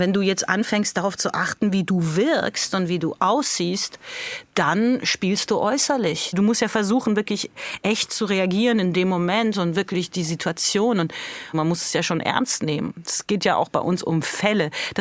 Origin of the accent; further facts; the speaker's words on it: Tehran, Iran; first language German; Deutsch ist im wahrsten Sinne des Wortes meine Muttersprache. Und ich war auch auf der deutschen Schule in Teheran.